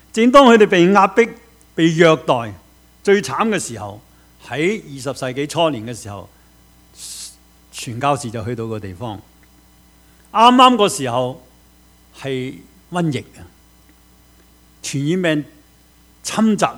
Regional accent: China; 贵州我哋中国人成日有一句说话啦

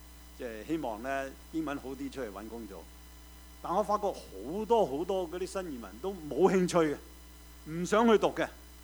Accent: China; 即係好似我哋中國人食叉燒包

